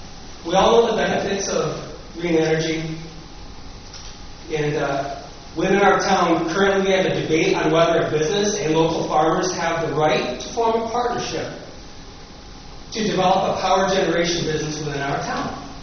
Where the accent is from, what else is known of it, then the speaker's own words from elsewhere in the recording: New York, United States; We're farmers from Gansher, nine generations there.